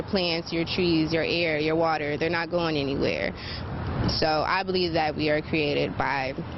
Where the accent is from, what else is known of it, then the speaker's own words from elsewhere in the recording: Connecticut, United States; I'm from Connecticut.